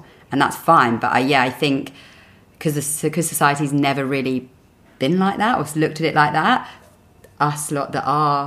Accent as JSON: {"language": "English", "region": "London", "country": "United Kingdom", "tie": "born or raised there", "said": "So I'm from North London, mm-hmm."}